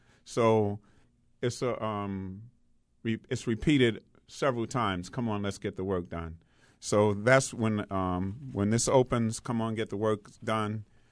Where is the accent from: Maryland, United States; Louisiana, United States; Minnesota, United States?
Maryland, United States; Turner Station; Yeah, I grew up in Turner Station, which is at the other end of Dundalk, and I had never seen a play until I was actually in a play.